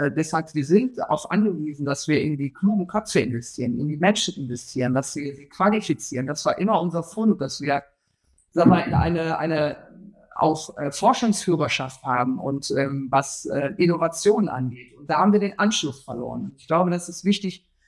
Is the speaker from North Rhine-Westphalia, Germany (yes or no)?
yes; Duisburg, North Rhine-Westphalia, Germany; ich komme ja selbst aus Duisburg